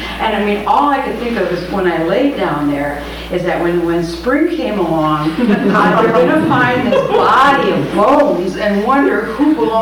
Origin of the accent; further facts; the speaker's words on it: Bellingham, Washington, United States; Our first … from Bellingham, Washington.